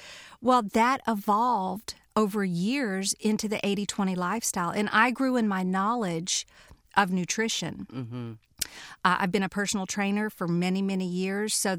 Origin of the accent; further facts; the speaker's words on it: Texas, United States; also born or lived in Louisiana; I'm from Louisiana, raised in Texas.